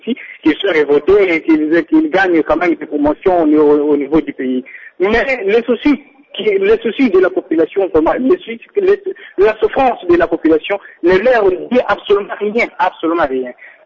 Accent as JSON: {"language": "French", "region": "Kasaï-Central", "country": "DR Congo", "said": "ici chez nous au Kassai Central, précisément à Bas-Pontines."}